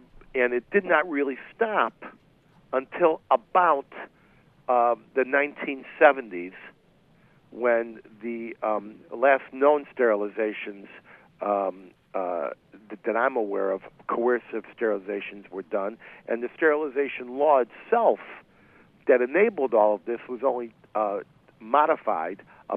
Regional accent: Illinois, United States; I remember it growing up in Illinois in the 1950s and 60s.

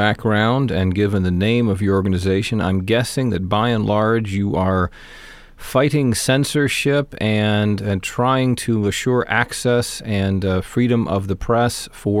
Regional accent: Michigan, United States; there was a local tax issue that was on the ballot back in my hometown in Michigan.

